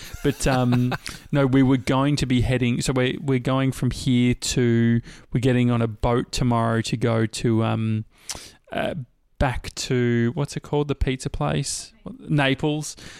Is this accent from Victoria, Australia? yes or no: yes; Dandenong, Victoria, Australia; Mate, that's what I grew up near Dandenong.